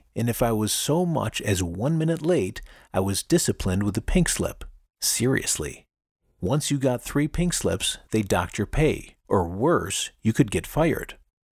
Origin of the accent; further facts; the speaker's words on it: New York, United States; one of my first jobs was for the local utility company not far from where I grew up in New York.